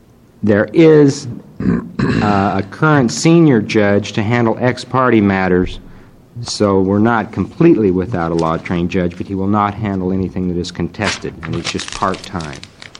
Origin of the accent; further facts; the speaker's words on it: Lakeview, Oregon, United States; I'm an attorney from Lakeview, Oregon